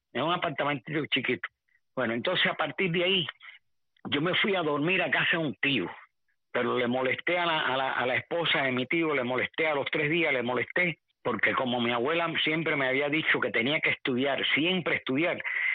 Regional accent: Cuba; born there; Mira, nací en Cuba.

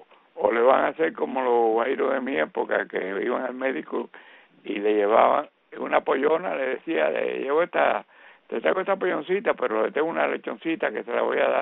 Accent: Las Villas, Cuba; tú sabes que yo soy de Las Lomas, de ¿cómo se llama esto? De Las Villas

